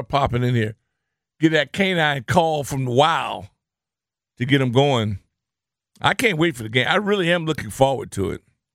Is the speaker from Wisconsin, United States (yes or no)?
no; California, United States; Which is in my hometown. So it was an unbelievable experience to have a guy from Orange County